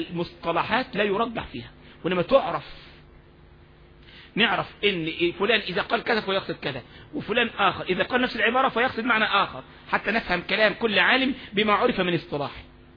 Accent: Egypt; انت احنا عندنا في مصر كلمة مبسوط يعني ايه؟

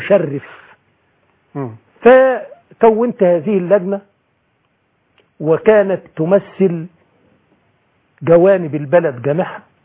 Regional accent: Shubrawish, Dakahlia, Egypt; وقريتنا في شبراويش

